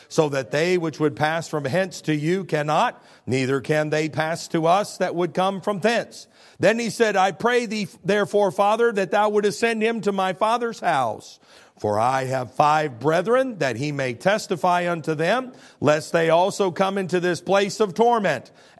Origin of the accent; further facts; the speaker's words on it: Midwest, United States; I'm from the Midwest, but I've served in West Texas and in New Mexico and in Little Rock